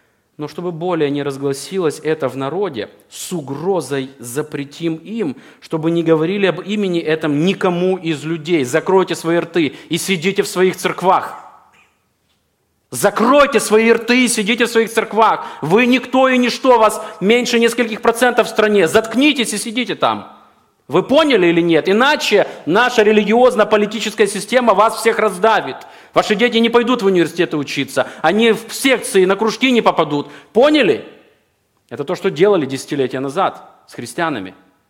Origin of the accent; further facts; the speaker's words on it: Ukraine; Это меня, мое сердце откликается, я украинец.